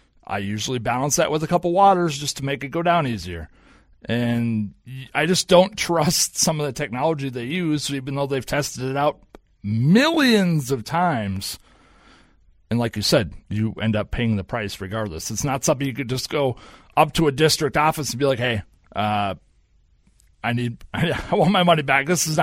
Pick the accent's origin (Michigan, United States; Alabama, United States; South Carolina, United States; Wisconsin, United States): South Carolina, United States; Aiken; I'm not from Aiken, but I grew up in Aiken.